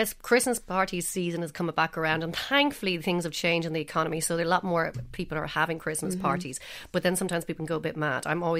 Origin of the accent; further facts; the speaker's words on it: Ireland; Sorry, I'm Irish.